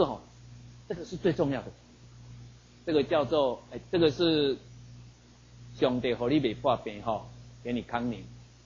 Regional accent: Taiwan; 我们台湾人，我们台湾人在过年的时候，在求福的时候

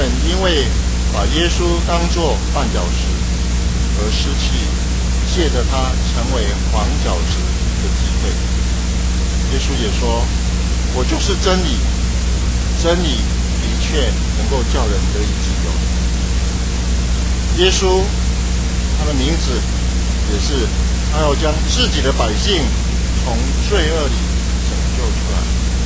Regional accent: Taiwan; 为什么台湾人喜欢看尸体、看尸块，看到人的悲惨？是不是我们台湾人幸灾乐祸？

